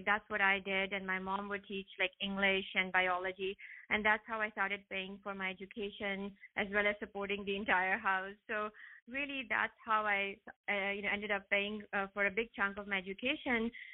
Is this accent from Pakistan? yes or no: yes; Pakistan; I was born and raised in Pakistan.